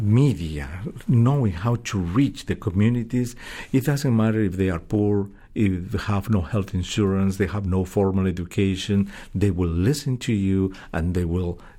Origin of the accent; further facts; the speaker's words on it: Peru; English is a second language; I used to give chemotherapy to patients in Peru, my home country.